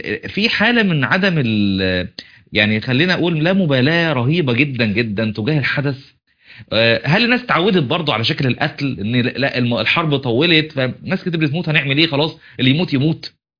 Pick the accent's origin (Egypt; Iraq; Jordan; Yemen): Egypt; Upper Egypt; يعني احنا عندنا في الصعيد